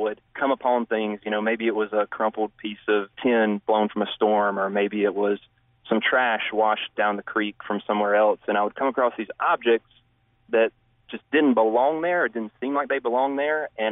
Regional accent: Arley, Alabama, United States; You know, growing up for me, it was really a place outside its time in a lot of ways.

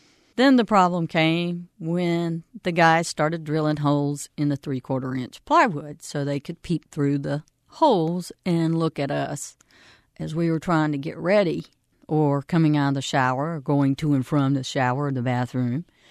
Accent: Sanford, North Carolina, United States; born there; I was born in Sanford, and my father obtained a job as a police officer and a fireman in Butner.

